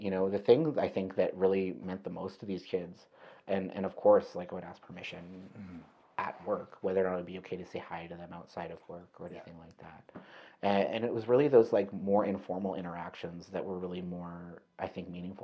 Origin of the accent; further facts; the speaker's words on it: Thompson, Manitoba, Canada; growing up in Manitoba, I didn't experience a lot of anti-Semitism, actually. Not a lot at all. In fact, in Thompson, there were only two Jewish families